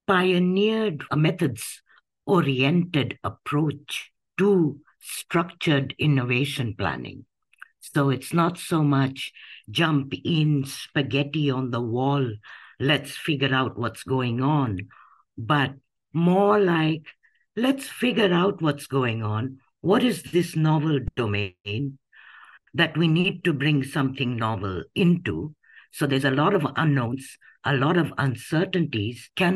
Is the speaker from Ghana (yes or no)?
no; India; The engineering degree, I guess, is more because I'm Indian, and that's what we all study.